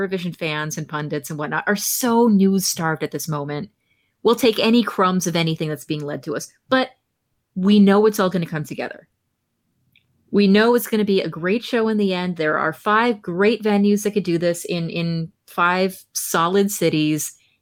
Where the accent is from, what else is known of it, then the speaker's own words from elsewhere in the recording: New Jersey, United States; Even I have standards. And I'm from New Jersey, damn it.